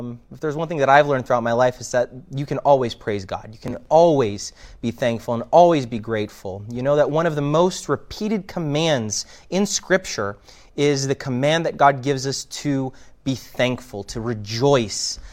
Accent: Canada; We grew up in Canada, so I kind of like it.

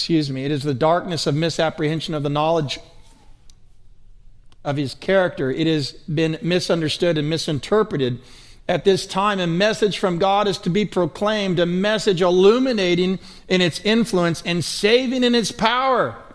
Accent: Atlanta, Georgia, United States; And growing up in Atlanta, I mean, we weren't like super tough guys, but we were athletic and good at sports

